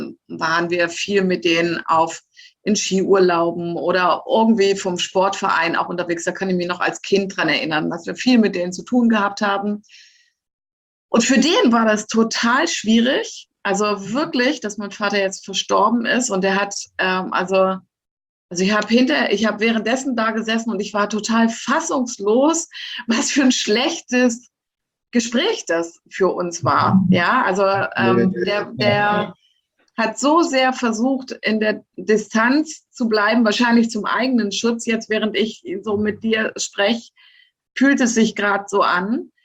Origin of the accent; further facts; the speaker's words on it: Lower Saxony, Germany; ich komme ja aus Niedersachsen